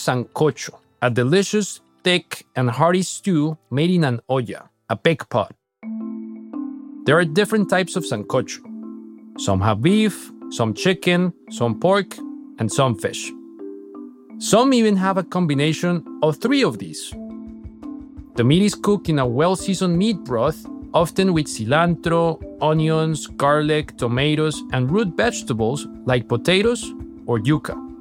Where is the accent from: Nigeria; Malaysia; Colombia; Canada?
Colombia; moved away as an adult; now in Bay Area, United States; I grew up in Colombia, moved to the States when I was 18, and have settled down in the Bay Area, California.